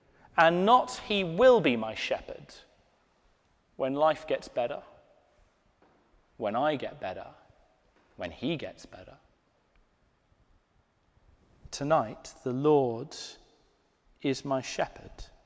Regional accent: England, United Kingdom; born there; Now, I was born in England.

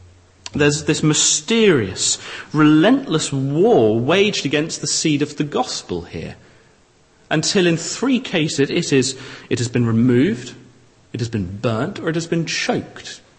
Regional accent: England, United Kingdom; I'm allowed to say this because I'm an English person.

